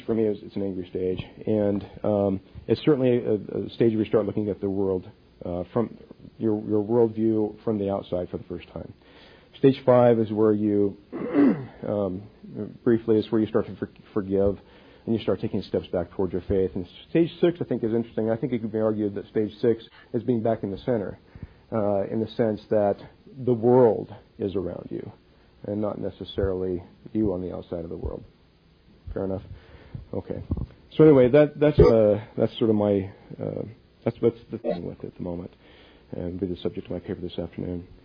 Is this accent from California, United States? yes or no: no; West Valley City, Utah, United States; I grew up in West Valley, which is the west side of Salt Lake. It's the blue collar neighborhoods. Okay, my father shoveled coal up at Kennecott Copper